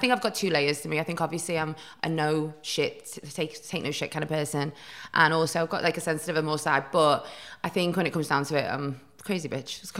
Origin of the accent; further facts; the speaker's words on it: Newcastle, North East England, United Kingdom; also born or lived in Chester; Well, I was born in Chester, and my mum and dad were married, and then they were in quite a volatile relationship. My mum just decided to get up and leave him, so we moved to Newcastle, where my grandma and grandpa were.